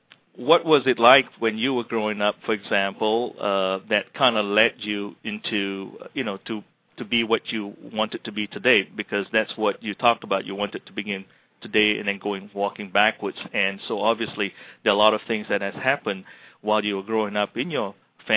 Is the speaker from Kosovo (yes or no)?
no; Malaysia; growing up in Malaysia with my mom in Malaysia